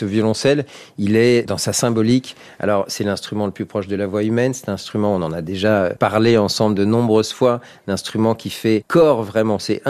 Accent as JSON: {"language": "French", "town": "Chambéry", "region": "Auvergne-Rhône-Alpes", "country": "France", "tie": "born there", "said": "Moi je suis né dans les Alpes, je suis né à Chambéry, en Savoie."}